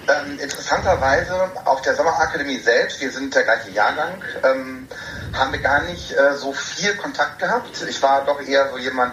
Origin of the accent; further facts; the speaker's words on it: North Rhine-Westphalia, Germany; Fellow 2016 aus NRW, komme gebürtig aus NRW und bin auch in NRW geblieben